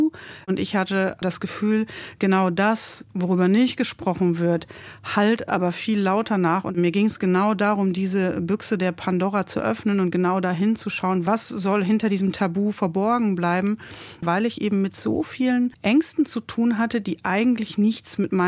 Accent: Eifel, Germany; now in Leipzig, Germany; ich würde schon sagen, die Eifel ist meine Heimat. Das ist die Gegend, wo ich herkomme. Und trotzdem fühle ich mich in Leipzig jetzt auch so richtig zu Hause. Und vor kurzem hat jemand zu mir gesagt, ich wäre jetzt ein waschechter Wossi, halb Wessi, halb Ossi.

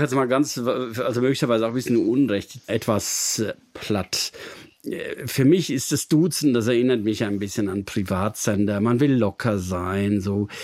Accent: North Rhine-Westphalia, Germany; Ja, ich komme aus dem Ruhrgebiet

